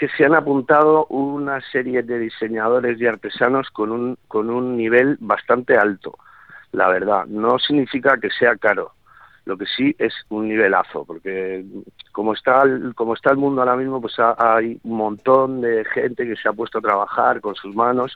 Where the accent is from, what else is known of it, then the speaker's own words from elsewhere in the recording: Cabo de Palos, Region of Murcia, Spain; nosotros somos de Cabo de Palos y La Manga, sí. Sí, vivimos aquí todo el año